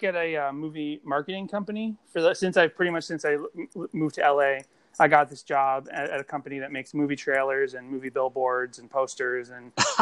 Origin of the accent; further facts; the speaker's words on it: Burlington, Massachusetts, United States; born there; now in Los Angeles, United States; No, I was born in Massachusetts, 20 minutes outside of Boston, north of the city, in Burlington, Massachusetts. And I've been living in LA for 4 years.